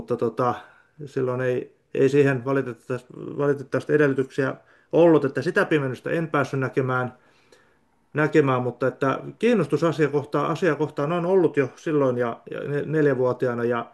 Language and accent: Finnish; Ulvila, Satakunta, Finland; Joo, eli tosiaan Ulvilasta olen kotoisin, tuosta Satakunnasta, Porin vierestä